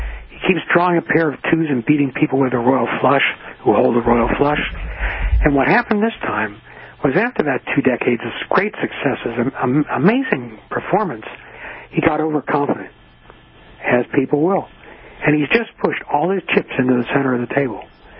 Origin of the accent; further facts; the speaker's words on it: Pennsylvania, United States; I grew up in Schuylkill County, Pennsylvania, in the coal fields.